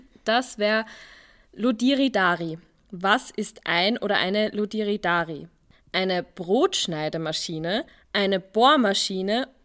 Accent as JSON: {"language": "German", "region": "Lower Austria", "country": "Austria", "lives_now": "Vienna, Austria", "said": "und ich habe den Weg vom Waldviertel nach Wien geschafft."}